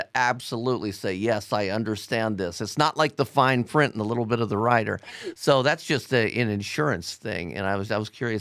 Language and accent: English; Ohio, United States; I was talking to an owner of a strip club in Ohio, my home state, one time